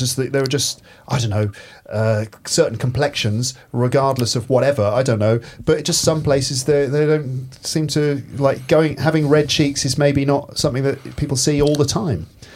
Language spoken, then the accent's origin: English; England, United Kingdom; And I'm English as well.